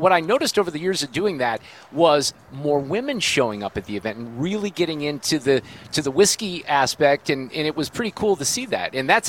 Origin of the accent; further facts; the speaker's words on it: Chicago, Illinois, United States; But I remember in the mid-70s, I grew up in Chicago, and my family parties at my grandma and grandpa's house.